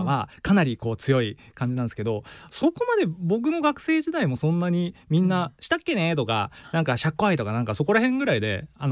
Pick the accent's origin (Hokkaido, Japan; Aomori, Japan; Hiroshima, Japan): Hokkaido, Japan; 日本に戻ってきて、で北海道に、うん、大半はもう北海道で過ごして、で青春時代はもう北海道で過ごしたので、もう8割方どさんこと言っても過言ではないという感じですかね。